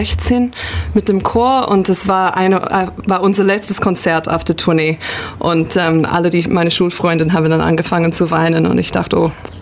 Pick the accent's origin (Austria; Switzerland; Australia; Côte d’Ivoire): Australia; Sydney, New South Wales; German is a second language; now in Germany; Nein, ich komme aus Australien. Das hört man doch auch, glaube ich. Ja. Ja, ich komme aus Sydney. Bin aber seit 7 Jahren jetzt in Deutschland.